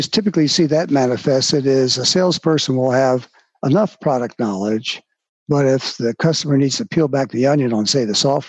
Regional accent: Washington, District of Columbia, United States; I'm born and raised in Washington, D.C., one of the few.

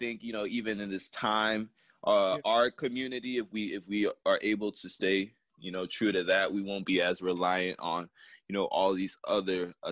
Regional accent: Ghana; That's Ghana in West Africa. Yep. I know you guys are familiar, might not be, but I am Africa.

